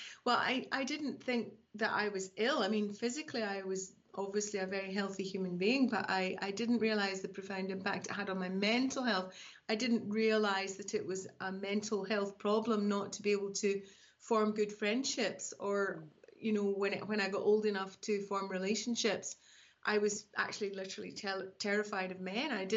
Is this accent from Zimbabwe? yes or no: yes; Zimbabwe; born there; I was born in Rhodesia, which is now called Zimbabwe, and my mum and dad were both from Glasgow in Scotland.